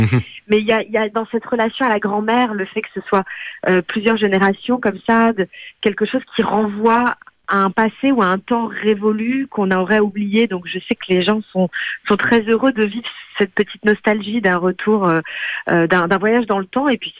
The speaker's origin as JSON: {"language": "French", "country": "France", "tie": "born there", "said": "parce que moi-même je suis née en France de parents portugais, donc comme beaucoup d'enfants d'immigrés ou de luso-descendants, comment on préfère les appeler, je reviens plusieurs fois par an au Portugal"}